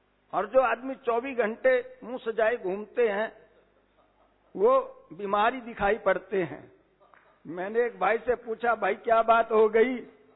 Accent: Karnal, Haryana, India; मैं करनाल का रहने वाला हूं

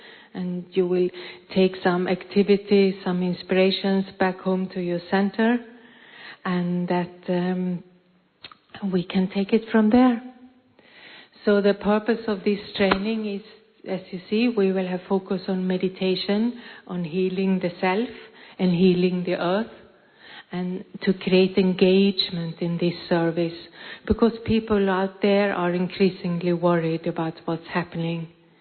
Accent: Copenhagen, Capital Region of Denmark, Denmark; I'm from Copenhagen. I live in the center in Copenhagen

